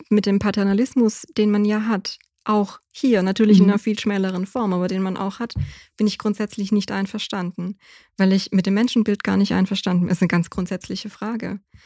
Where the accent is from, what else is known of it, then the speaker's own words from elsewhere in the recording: Germany; Oder ich meine, aus Deutschland kommend, hast du diesen Freiheitsgedanken gar nicht so stark. Also ich bin auf dem Dorf aufgewachsen, da waren alle bürgerlich, schon immer, oder?